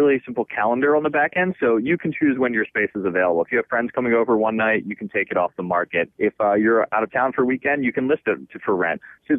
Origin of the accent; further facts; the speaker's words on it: Baltimore, Maryland, United States; growing up in Baltimore, I would go to Ravens games and I would see the sold out lot, crazy expensive.